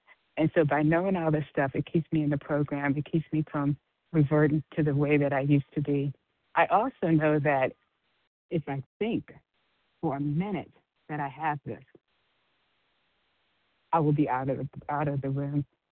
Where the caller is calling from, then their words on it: Georgia, United States; I am calling from Georgia.